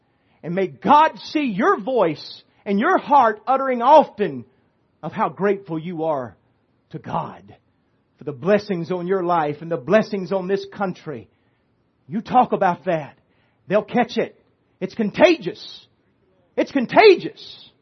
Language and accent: English; United States; My friends, listen, it's a blessing being American. It's a blessing having the freedoms we have, but we have an awesome responsibility to be a steward of that freedom